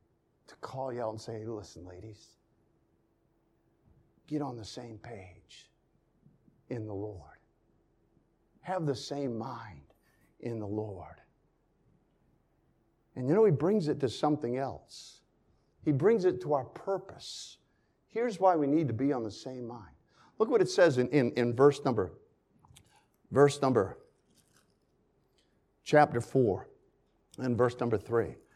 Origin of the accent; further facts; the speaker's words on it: Connecticut, United States; Isaiah, listen, I'm not even from here. I'm from Connecticut. I'm just in town for the day.